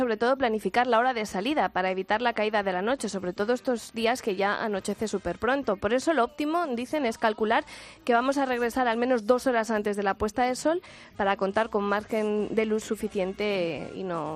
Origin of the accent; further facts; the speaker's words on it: Community of Madrid, Spain; que estos días somos muchos los madrileños que vamos a la montaña